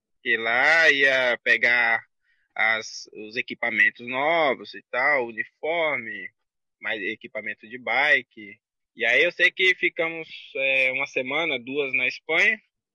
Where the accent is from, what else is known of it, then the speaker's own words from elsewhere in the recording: Itagimirim, Bahia, Brazil; now in Eunápolis, Brazil; Sou natural de Itagimirim, uma cidade próxima da cidade que eu resido hoje, né? Que é Eunápolis. Fica a 30 quilômetros. Cidadezinha com pouco mais de 15 mil habitantes.